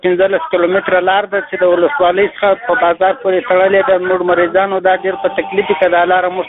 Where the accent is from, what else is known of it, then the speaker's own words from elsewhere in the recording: Shajoy, Zabul, Afghanistan; now in Iran; زابل ولایت شاجی ولسوالۍ د وسیدن کایما